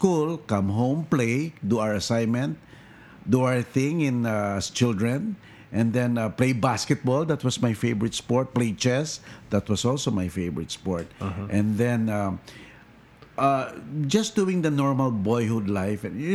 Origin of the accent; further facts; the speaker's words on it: San Juan, Metro Manila, Philippines; I was born in, of course, Manila, on February 23, 1957. I grew up in San Juan, Metro Manila, then known as San Juan Rizal.